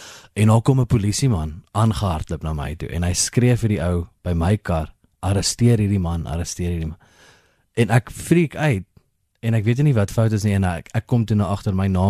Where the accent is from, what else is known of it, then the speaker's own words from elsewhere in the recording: KwaZulu-Natal, South Africa; now in Pretoria, South Africa; want ek kom van Natal af.